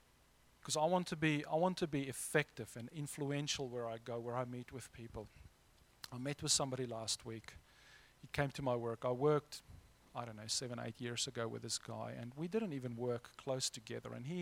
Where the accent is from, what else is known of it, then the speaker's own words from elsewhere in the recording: Free State, South Africa; I grew up with South Sotho's, where I grew up in South Africa in the Eastern Free State. Our local black people there, they were the Basotho's, the South Sotho's. And I actually spoke South Sotho fluently years ago now.